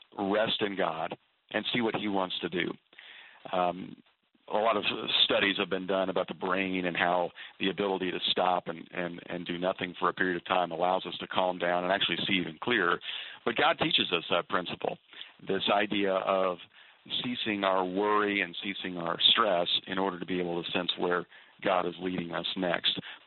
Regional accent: Midwest, United States; As we know, I come from the Midwest as well

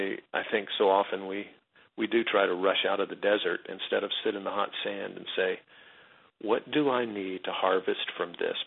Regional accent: the South, United States; You got to excuse me, I'm from the South, so I'll say, am I scratching where you're itching?

